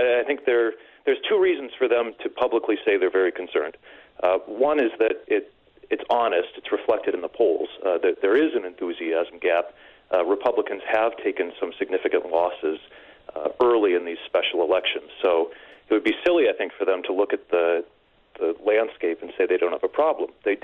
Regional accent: Minnesota, United States; now in Los Angeles, United States; I grew up in Minnesota. I now live in Los Angeles.

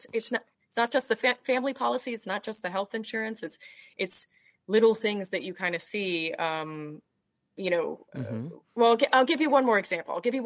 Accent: United States; And I remember hearing that, and just as an American, like my impulse, everything in me was just like, wait, like, sorry.

